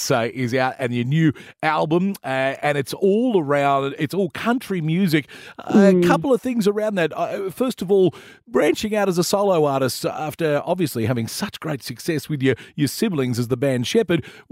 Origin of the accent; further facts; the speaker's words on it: Sydney, New South Wales, Australia; I grew up in Sydney and very much around the rock scene of the 80s